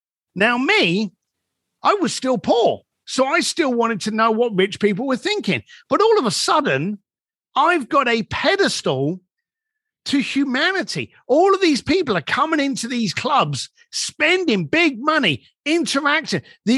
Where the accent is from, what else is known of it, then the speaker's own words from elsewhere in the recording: London, United Kingdom; When I was growing up in London and I was a biker then and I was a bricklayer, I had no money.